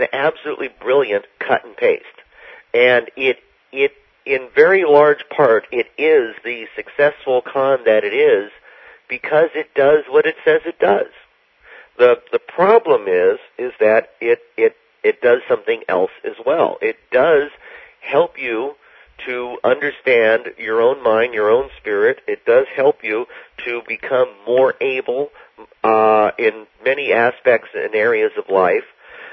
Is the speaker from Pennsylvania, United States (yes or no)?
no; California, United States; We were living, we grew up in Southern California, and then Jim and Jim moved to the Haight.